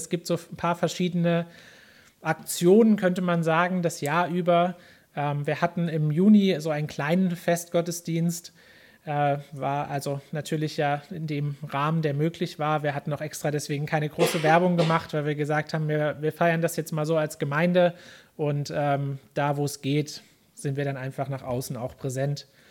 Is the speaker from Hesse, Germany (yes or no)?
yes; Niederaula, Hesse, Germany; Ich bin selber eigentlich ein Kind, oder nicht eigentlich, bin ein Kind der Region. Ich komme ganz ursprünglich aus Niederaula, also kenne mich hier natürlich auch schon gut aus.